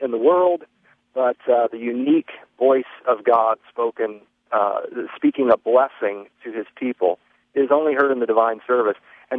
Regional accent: the South, United States; Yeah, I grew up in the South

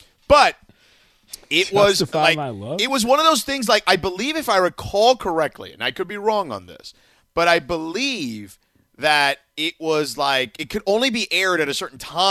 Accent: Boston, Massachusetts, United States; I mean, how about Chip Kelly, by the way, saying that we don't have hard accents? I'm from Boston.

